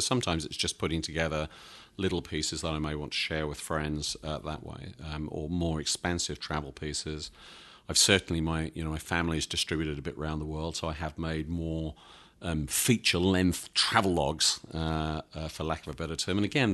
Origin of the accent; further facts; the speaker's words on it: Santa Barbara, California, United States; went and shot with a couple of cameras in Santa Barbara, in California, my hometown